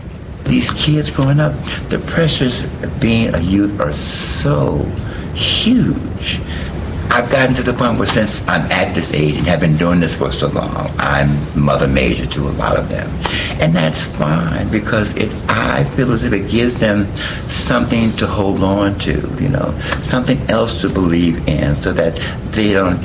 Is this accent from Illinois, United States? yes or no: yes; Chicago, Illinois, United States; also born or lived in New York; I grew up partially here in Chicago and in New York. My mother and father were here, and my aunt was in New York, in the Bronx.